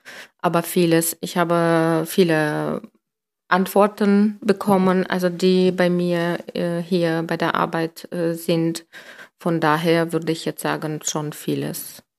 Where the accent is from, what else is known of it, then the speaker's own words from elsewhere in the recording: Armenia; Nee, ich komme aus Armenien.